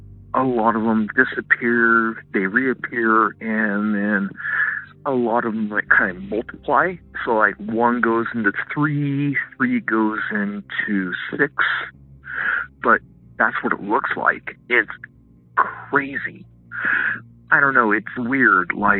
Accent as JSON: {"language": "English", "region": "Idaho", "country": "United States", "said": "So I'm from Owyhee County, Idaho, and we have a lot of lights in the sky out here"}